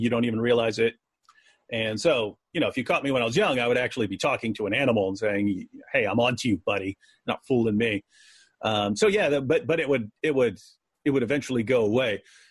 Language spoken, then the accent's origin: English; West Virginia, United States; Grew up in a West Virginia trailer park. grew up in West Virginia, which, you know, it's not all bad. You live in a trailer park, so it's like hillbilly heaven.